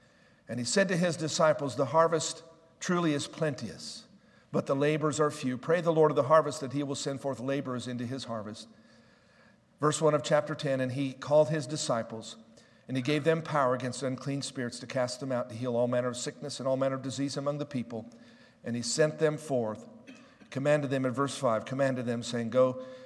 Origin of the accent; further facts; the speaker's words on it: United States; I'm an American, and I want to vote.